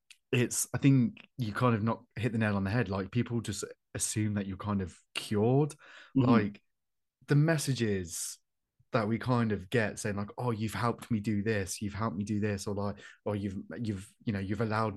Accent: Coventry, West Midlands, United Kingdom; I'm from Coventry

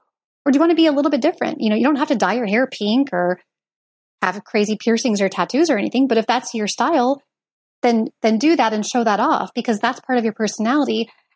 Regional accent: Portland, Oregon, United States; moved away as an adult; And I grew up in Portland, Oregon

